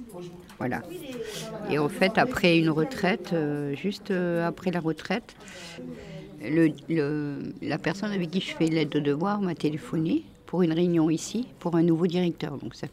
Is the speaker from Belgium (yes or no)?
no; Échirolles, Auvergne-Rhône-Alpes, France; Moi, je viens d'Échirolles